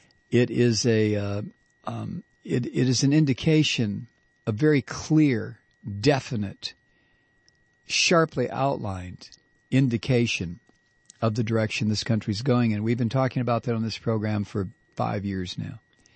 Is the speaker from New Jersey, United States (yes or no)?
no; Massachusetts, United States; Massachusetts, my home state